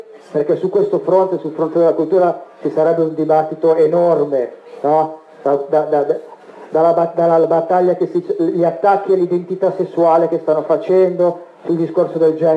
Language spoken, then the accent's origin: Italian; Lombardy, Italy; siccome qui siamo in Veneto e io sono lombardo